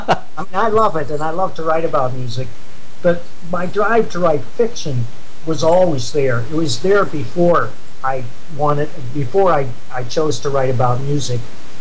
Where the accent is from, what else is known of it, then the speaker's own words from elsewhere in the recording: Mitchell, South Dakota, United States; Well, growing up in Mitchell, South Dakota, I used to haunt the local drugstores.